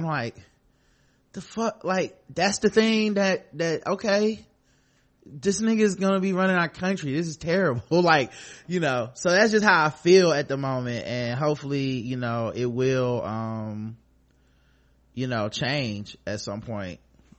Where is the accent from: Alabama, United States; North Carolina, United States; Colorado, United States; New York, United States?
North Carolina, United States; I love hearing folks from my home state of NC sharing perspective on the podcast waves.